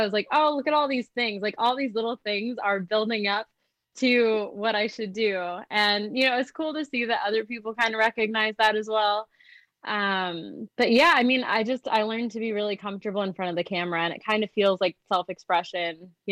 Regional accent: Racine, Wisconsin, United States; I actually loved growing up in Racine in Wisconsin.

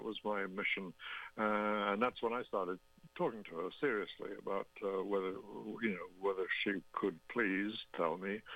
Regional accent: United Kingdom; moved away as an adult; now in United States; that marriage involved me moving from my home country of the UK to the United States.

